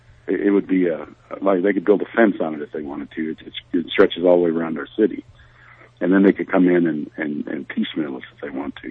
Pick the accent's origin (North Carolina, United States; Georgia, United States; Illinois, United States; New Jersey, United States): Illinois, United States; I'm from the Chicago area originally, and I'm from south of Chicago, so I'm not a city boy. I grew up in the cornland there in Illinois, northern Illinois.